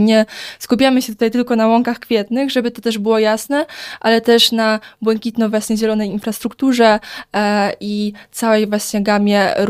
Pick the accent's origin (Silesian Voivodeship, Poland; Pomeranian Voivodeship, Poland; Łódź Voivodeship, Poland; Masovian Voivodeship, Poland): Silesian Voivodeship, Poland; właśnie na to jako Ślązacy i ogólnie mieszkańcy województwa śląskiego zasługujemy